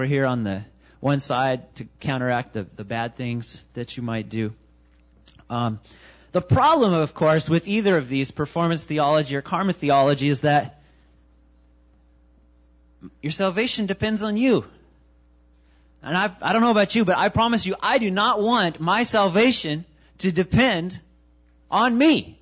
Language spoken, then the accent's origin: English; Kansas, United States; I grew up in Kansas in a big church. We had about, while I was there, between 500 and 800 people. And it was a small town, about 12,000 people